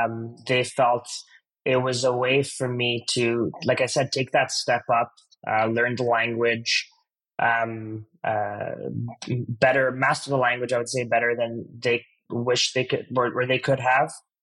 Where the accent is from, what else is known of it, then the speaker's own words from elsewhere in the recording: Montreal, Quebec, Canada; I would say life growing up was pretty great.